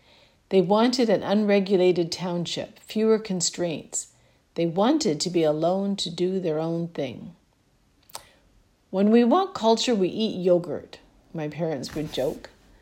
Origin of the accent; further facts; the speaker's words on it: Toronto, Ontario, Canada; Growing up in Toronto, everyone seemed remote.